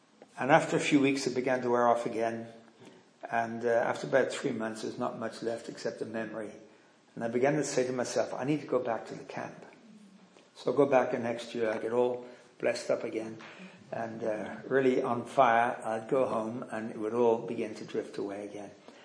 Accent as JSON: {"language": "English", "region": "West Midlands", "country": "United Kingdom", "tie": "born or raised there", "said": "Well, I grew up in Herefordshire in England, out in the rural area."}